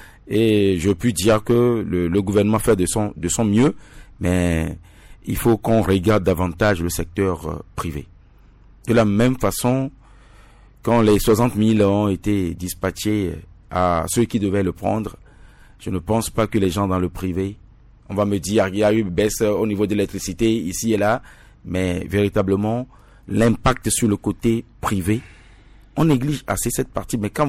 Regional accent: Togo; parce que je suis Togolais

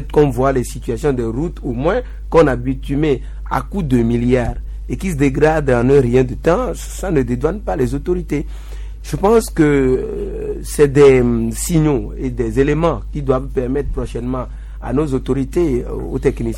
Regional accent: Kouvé, Maritime, Togo; Oui, pour rentrer chez moi à Couvé, après à Épé, c'est le calvaire pour aller chez moi à Couvé.

